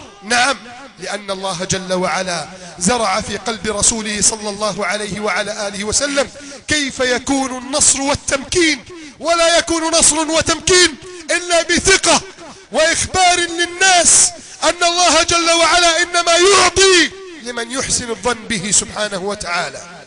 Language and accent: Arabic; Egypt